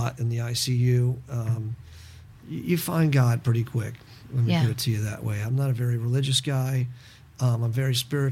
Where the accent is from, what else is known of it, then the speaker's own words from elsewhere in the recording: Houston, Texas, United States; also born or lived in Lubbock / Fullerton; I was raised in Houston, Southern California, lived in Fullerton from 68 to 74